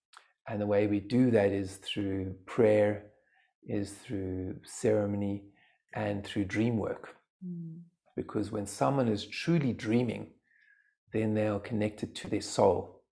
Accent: South Africa; where I was brought up in South Africa, it's one of the second greatest biospheres in terms of, after the Amazon, in terms of plant medicine.

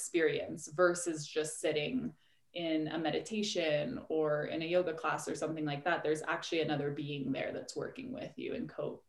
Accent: Hong Kong; I'm a bit of a mutt. So I'm half Venezuelan, half American. And I was raised in Hong Kong.

